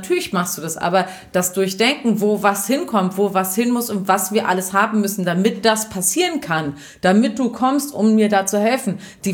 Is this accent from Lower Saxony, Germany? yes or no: yes; Lower Saxony, Germany; ich komme aus dem Wendland